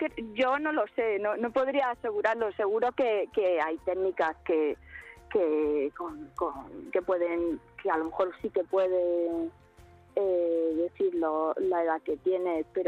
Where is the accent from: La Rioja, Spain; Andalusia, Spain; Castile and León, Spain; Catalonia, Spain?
Andalusia, Spain; El Ejido; now in Madrid, Spain; Bueno, yo soy de Elegido, que ahora es muy conocido sí. este pueblo. Entonces, bueno, yo vine por el trabajo. Yo soy hija de agricultores y del mundo del plástico, del mar de plástico.